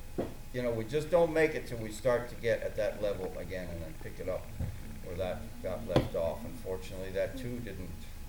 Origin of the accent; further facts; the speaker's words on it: New York, United States; maybe more people from the Midwest, although I'm from New York.